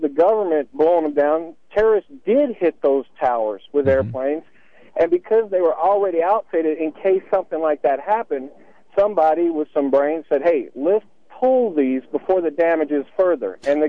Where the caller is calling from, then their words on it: Greeley, Colorado, United States; from Greeley.